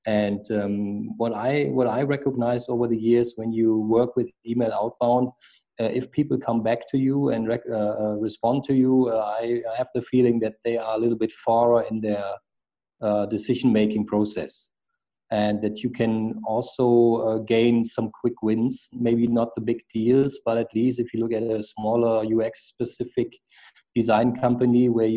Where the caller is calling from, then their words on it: Germany; I'm dialing from Germany, far away from your place.